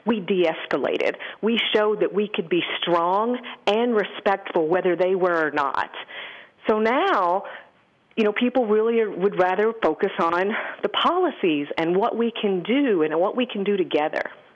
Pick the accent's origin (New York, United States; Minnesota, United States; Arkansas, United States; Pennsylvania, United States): Arkansas, United States; now in Arizona, United States; I am originally from Arkansas. I was the youngest daughter, four girls, raised by a single parent. I moved to Arizona in 1998